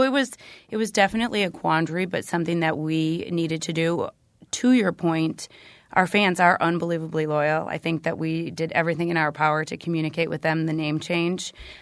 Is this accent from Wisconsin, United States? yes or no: yes; Milwaukee, Wisconsin, United States; We're born and raised in Milwaukee. We wanted to stay here. We had strong roots here.